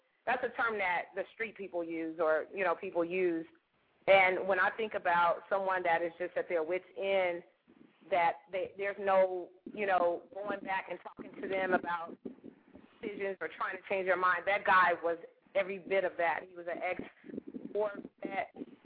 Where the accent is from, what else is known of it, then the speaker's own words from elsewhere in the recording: California, United States; because I'm from California and I'm from a family of people that are depressed